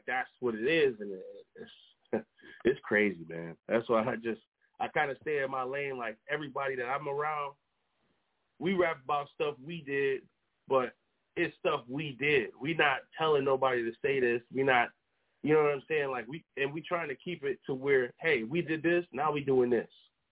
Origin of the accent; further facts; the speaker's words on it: Brooklyn, New York, United States; born there; I was born in Brooklyn, but yeah, I was born in Brooklyn. I was born in Crown Heights. You know what I'm saying? Evansville apartments.